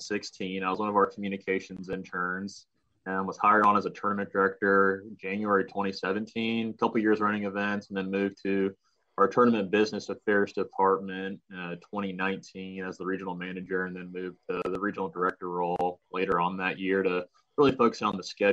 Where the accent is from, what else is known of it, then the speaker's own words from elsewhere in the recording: Columbus, Ohio, United States; Oh, originally from Columbus, Ohio.